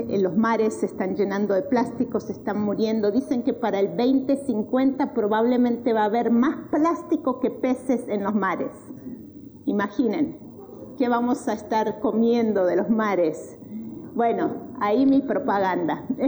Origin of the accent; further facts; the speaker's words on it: Argentina; also born or lived in Ecuador / El Salvador; now in Santo Domingo de Heredia, Costa Rica; soy de América Latina, me crié en Argentina, ahí hice la universidad y todo, pero he vivido varios años en Ecuador, varios años en El Salvador y ahora varios años aquí.